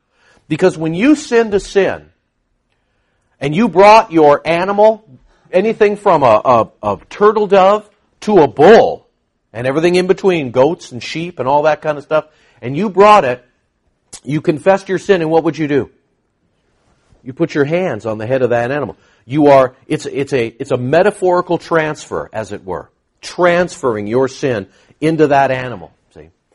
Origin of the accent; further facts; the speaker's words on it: California, United States; I'm from California, and it's going into the Pacific, or worse.